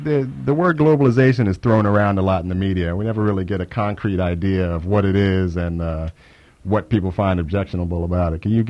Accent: New York, United States; which I take as an insult as a New Yorker that you think we'd be so frail.

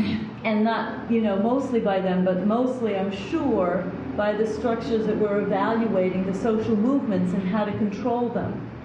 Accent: New Haven, Connecticut, United States; moved away as an adult; I came here from New Haven, Connecticut when I was around like 1980

